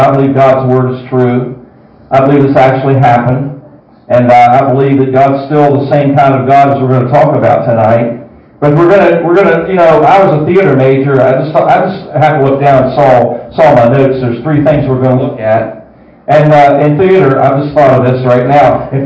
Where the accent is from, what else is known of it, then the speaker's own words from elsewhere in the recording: West Virginia, United States; One of my very best friends, a doctor in my hometown there in West Virginia.